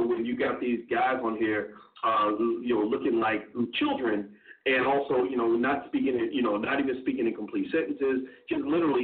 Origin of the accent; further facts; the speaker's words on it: Louisville, Kentucky, United States; It's 100 miles from my hometown of Louisville.